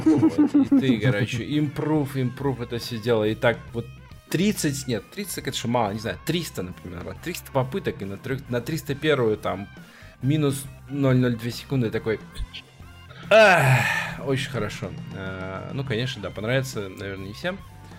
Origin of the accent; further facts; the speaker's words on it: Belarus; Я из Беларуси, например.